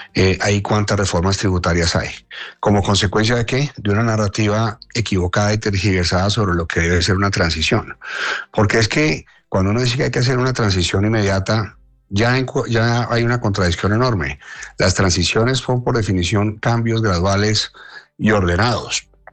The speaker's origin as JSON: {"language": "Spanish", "country": "Colombia", "said": "somos todos los colombianos."}